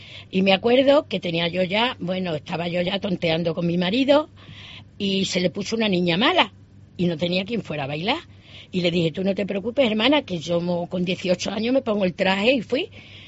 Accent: Cáceres, Extremadura, Spain; yo y mi familia, creo que de las pocas cacereñas que hay

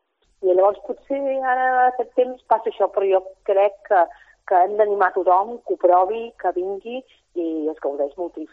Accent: Terrassa, Catalonia, Spain; jo perquè personalment soc de Terrassa, no?

